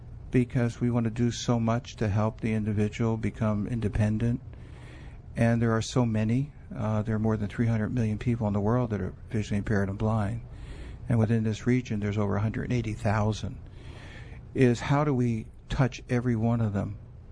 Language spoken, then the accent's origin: English; Philadelphia, Pennsylvania, United States; South Philadelphia, Philadelphia area.